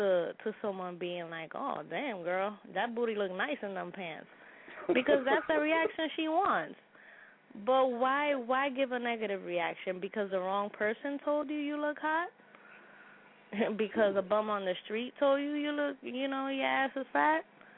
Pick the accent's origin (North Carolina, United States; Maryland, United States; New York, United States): New York, United States; Bronx; I'm from the Bronx, Soundview section of the Bronx.